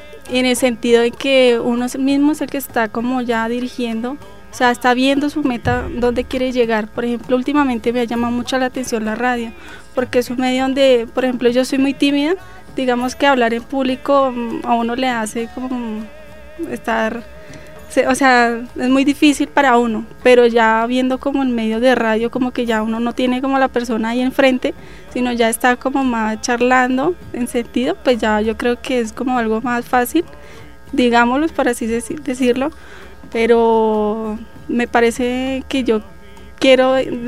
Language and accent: Spanish; Bogotá, Colombia; soy de la ciudad de Bogotá, estudio comunicación social.